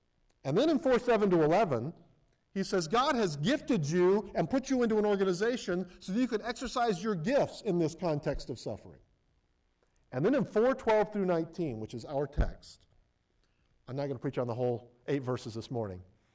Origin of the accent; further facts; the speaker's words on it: United States; And while I'm proud to be an American, my being an American falls way below my being a citizen of heaven